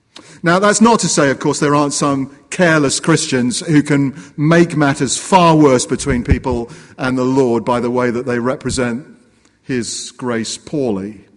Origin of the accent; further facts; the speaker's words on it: United Kingdom; But of course, I couldn't admit it, being British.